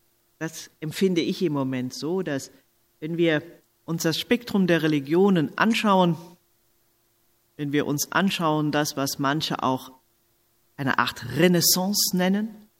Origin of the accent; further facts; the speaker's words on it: Rhineland, Germany; wie Sie es auch an der Melodie meiner Sprache erkennen können, bin ich Rheinländerin und stamme damit aus dem rheinischen Katholizismus. Ich war 10 Jahre, als das Zweite Vatikanische Konzil im Dezember 1965 beendet wurde.